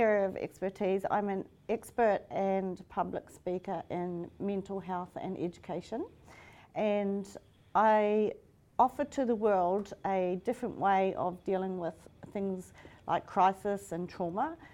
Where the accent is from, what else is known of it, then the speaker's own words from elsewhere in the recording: New Zealand; I grew up in New Zealand, the youngest of seven children.